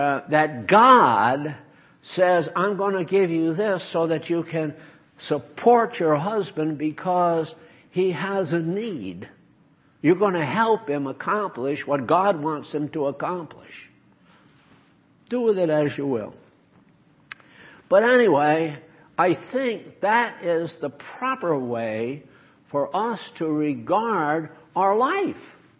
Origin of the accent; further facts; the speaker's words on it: New England, United States; Now, where I was raised in New England, there's a few things that were true.